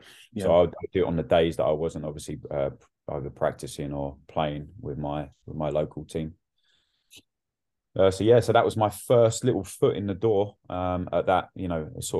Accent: Basingstoke, South East England, United Kingdom; Yeah, I grew up in a place called Basingstoke, which is south of London, near Reading. Grew up there, sort of suburbs.

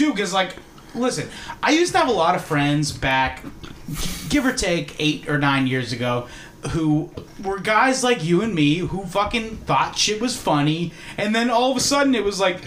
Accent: Boston, Massachusetts, United States; By the way, we're from Boston.

